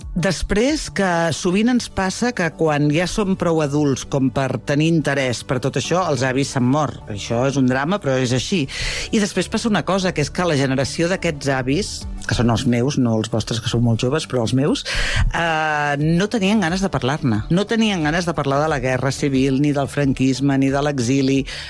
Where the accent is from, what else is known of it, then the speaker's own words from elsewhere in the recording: Figueres, Catalonia, Spain; now in Badalona, Spain; Sóc de Badalona però vaig néixer a Figueres, o al revés, sóc de Figueres però visc a Badalona.